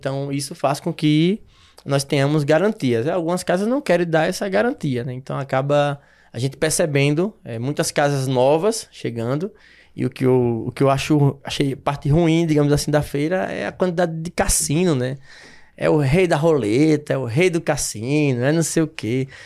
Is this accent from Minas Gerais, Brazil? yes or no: no; Aracaju, Sergipe, Brazil; now in Tobias Barreto, Brazil; Eu moro em Tubias Barreto, sou natural de Aracaju, a capital sergipana, mas eu moro em Tubias Barreto, que é uma cidade distante de 120 quilômetros, já divisa com a Bahia